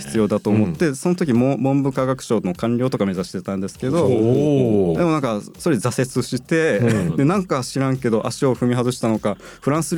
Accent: Fukuoka, Japan; also born or lived in Tokyo; 看護師やってて地元福岡で働いたり、あと最後の方は東京で訪問看護の仕事をしたりしてて、で、その時にコロナがやってきて、で、あこれはちょっとここで暮らしてはいけないなと思って福岡に戻ってきたっていう感じです。

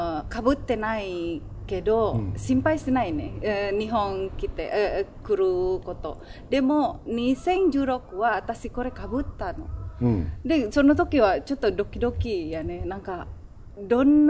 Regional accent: Indonesia; Japanese is a second language; 私インドネシアからの出身です。

